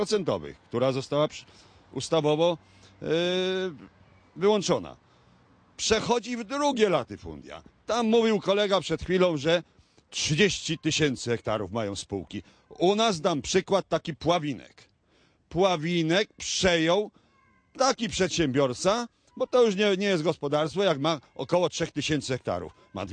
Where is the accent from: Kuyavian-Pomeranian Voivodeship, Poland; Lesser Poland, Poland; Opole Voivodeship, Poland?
Kuyavian-Pomeranian Voivodeship, Poland; Ja jestem z Kujaw, to jak ta pani aktorka mówiła, żyznych ziem. I tam u nas są też problemy.